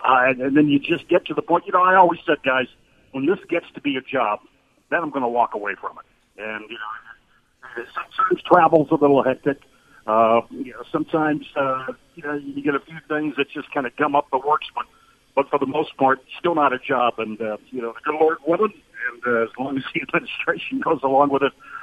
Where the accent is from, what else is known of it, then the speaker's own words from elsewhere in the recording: Chicago, Illinois, United States; born there; I mean, I was born in Chicago, and I live about 30 miles west of Chicago.